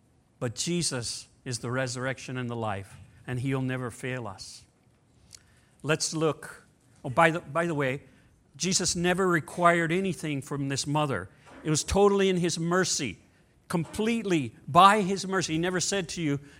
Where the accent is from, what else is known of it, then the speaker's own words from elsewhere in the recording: Louisiana, United States; We're 2 weeks different in age, and we're both from Louisiana.